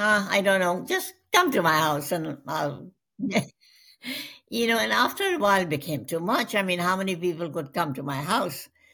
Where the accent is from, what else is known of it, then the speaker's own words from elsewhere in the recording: Delhi, North India, India; now in London, United Kingdom; I did everything the boys did. I played with them. I played cricket. I went fishing. I went swimming in the river behind our house.